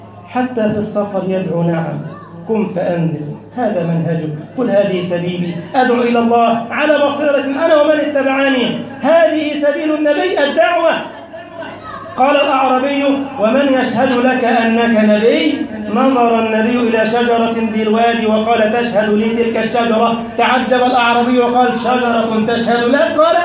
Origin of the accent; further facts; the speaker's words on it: Egypt; اللهم انشر أمنك وأمانك في بلدنا مصر وسائر بلاد المسلمين